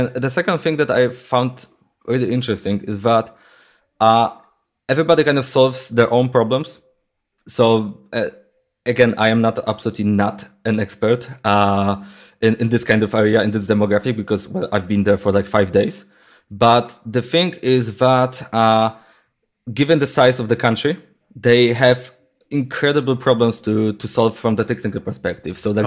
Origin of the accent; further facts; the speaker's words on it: Poland; English is a second language; I was born and raised in Poland, which kind of explains my terrible English accent.